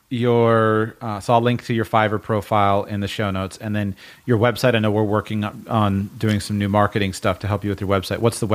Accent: Nigeria; Yeah, being from Nigeria and how challenging it is. You know, you tell someone, "Hey, I'm a Nigerian,"

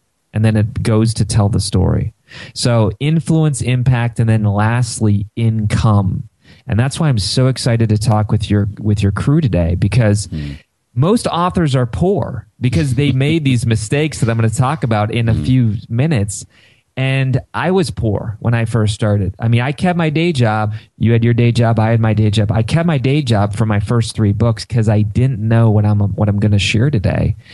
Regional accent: Ohio, United States; my son made me become a Cleveland Cavalier fan, you know, because I'm from Ohio

